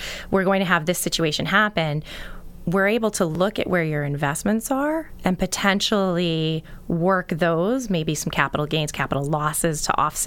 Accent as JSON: {"language": "English", "town": "Sturbridge", "region": "Massachusetts", "country": "United States", "lives_now": "Plymouth, United States", "said": "I live in Plymouth. I've lived in Plymouth now for about 12 years. I'm originally from Sturbridge, Massachusetts, which is central."}